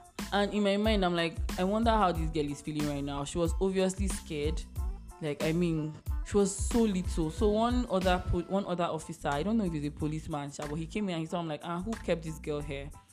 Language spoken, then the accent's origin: English; Nigeria; But as a Nigerian, you cannot dare it.